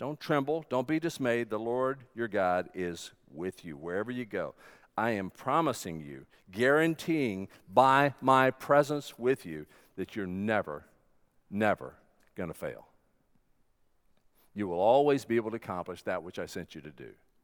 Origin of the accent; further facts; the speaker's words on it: North Carolina, United States; Now, I'm from North Carolina, and where I'm from, we would say, that stinks.